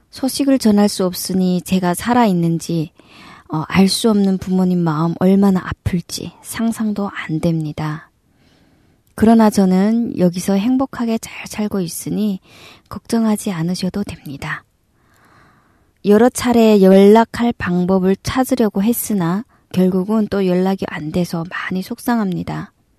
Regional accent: North Korea; now in South Korea; 저도 고향에서 같은 이북이 고향이고

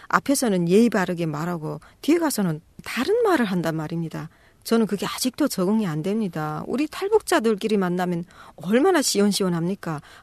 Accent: North Korea; now in South Korea; 북한에서 남한으로 온 우리가 진짜 통일의 꽃이다.

